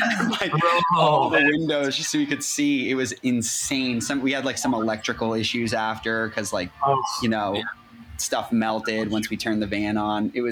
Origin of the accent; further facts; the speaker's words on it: Boston, Massachusetts, United States; And we're from Boston.